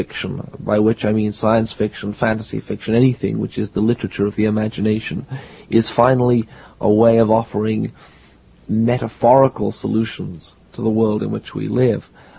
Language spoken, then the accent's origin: English; Liverpool, North West England, United Kingdom; discover this carpet in my hometown of Liverpool. A less likely place to find magic, it is difficult to imagine.